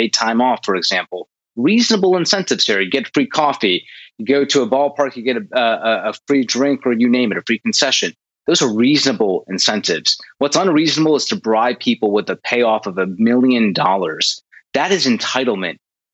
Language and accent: English; Ohio, United States; So I really caution the governor of Ohio, my home state, to rethink this policy